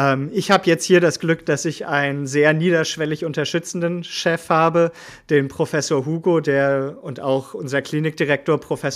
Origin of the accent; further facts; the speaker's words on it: Schleswig-Holstein, Germany; Also grundsätzlich bin ich Schleswig-Holsteiner.